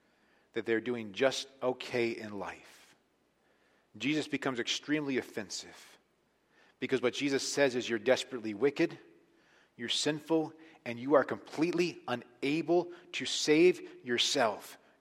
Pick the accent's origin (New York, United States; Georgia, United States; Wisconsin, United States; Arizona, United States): Georgia, United States; Atlanta; Growing up in Atlanta, Georgia, in high school, I knew the name Ted Turner a lot.